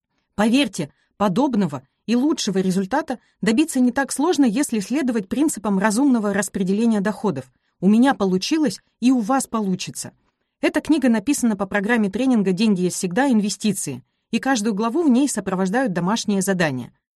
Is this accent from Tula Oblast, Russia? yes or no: no; Vologda, Vologda Oblast, Russia; born there; Я родилась в Вологде, третьим ребенком из четверых.